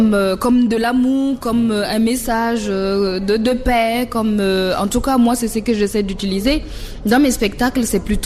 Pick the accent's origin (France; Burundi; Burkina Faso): Burkina Faso; first language Mooré; French is a second language; Moi, quand je vois un Burkinabé, c'est tout de suite le moré, ma langue maternelle, parce que ça nous manque